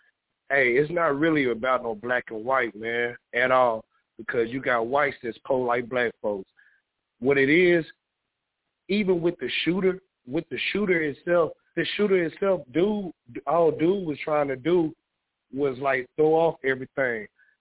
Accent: the South, United States; See, I'm from the South, Mike.

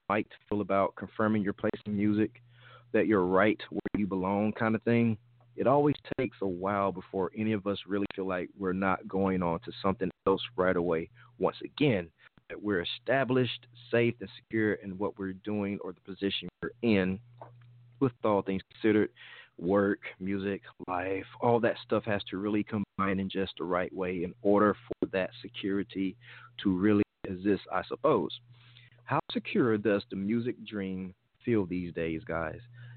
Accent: Mississippi, United States; I'm from the South, Mississippi, as a matter of fact, the belly of the South.

